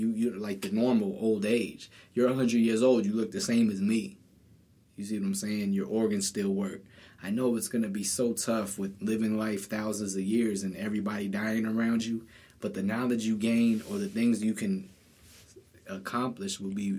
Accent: Boston, Massachusetts, United States; I'm from Boston, and Kobe has been my rival for years.

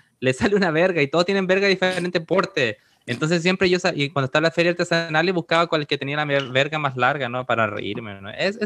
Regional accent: Chile; yo soy chileno, ¿no? Y allá en Chile lo que tenemos un gobierno también de derecha

